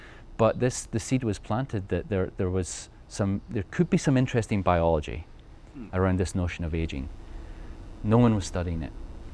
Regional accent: Motherwell, Scotland, United Kingdom; Oh, I grew up in Motherwell in Scotland, a steel town.

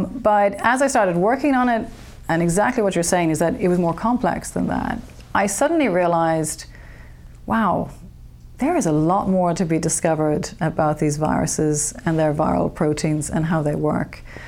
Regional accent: Cork, Munster, Ireland; I grew up in Cork, Ireland. Yeah. So I was born there, raised there. I'm the first of my family to finish university and college.

